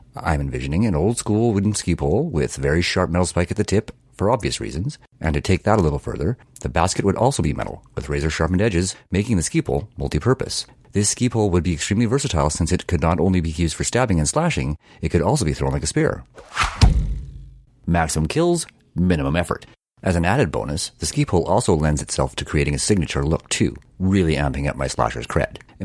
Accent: Canada; I'm from Canada and I live near the Rockies

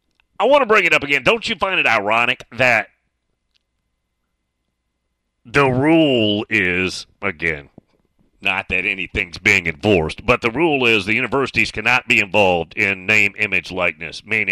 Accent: Southern US, United States; I'm from the South, so I've had the SEC in the pores of my skin forever, right?

